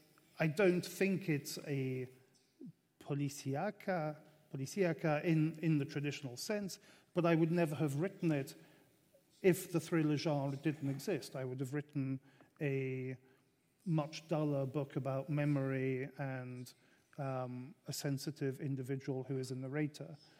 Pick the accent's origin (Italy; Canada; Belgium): Belgium; first language French; English is a second language; I was brought up in Belgium. I was brought up speaking French